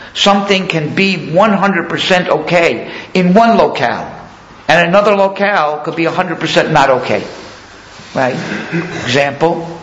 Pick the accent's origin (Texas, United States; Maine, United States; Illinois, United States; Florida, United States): Florida, United States; Miami; when I was growing up in Miami, I was in high school, the rage of the world were